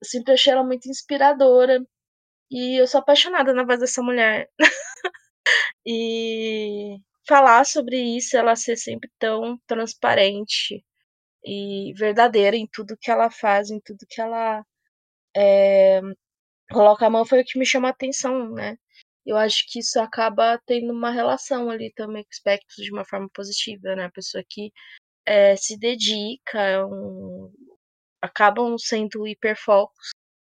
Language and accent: Portuguese; São Paulo, Brazil; eu também tô na faixa dos 30 anos, sou de São Paulo e eu tenho certeza absoluta que sou chata.